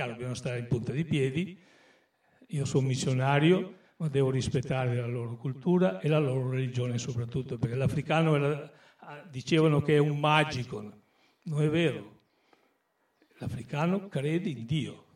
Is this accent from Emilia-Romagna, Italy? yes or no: no; Veneto, Italy; Io sono veneto e quando ero ragazzo la maestra ci obbligava a parlare italiano a scuola.